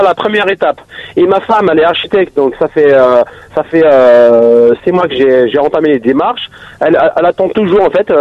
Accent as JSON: {"language": "French", "country": "Algeria", "said": "je suis algérien."}